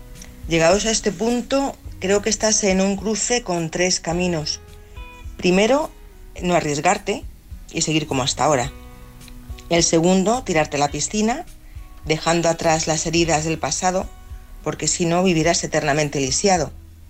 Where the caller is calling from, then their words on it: Madrid, Community of Madrid, Spain; de Madrid.